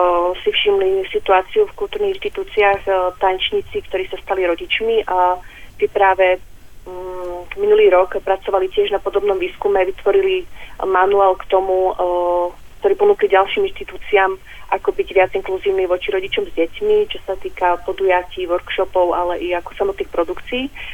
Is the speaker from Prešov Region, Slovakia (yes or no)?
yes; Prešov Region, Slovakia; Moje rodné mesto je vlastne na severovýchode Slovenska, Vysokých Tatier